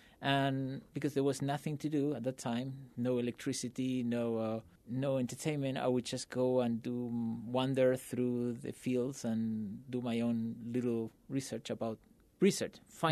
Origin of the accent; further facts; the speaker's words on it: Argentina; Well, I was born in Argentina, and I grew up there. I went to school and primary school over there.